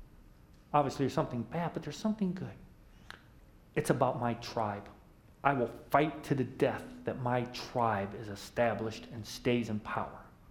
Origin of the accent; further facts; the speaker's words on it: United States; I'm American. You know, I'm American.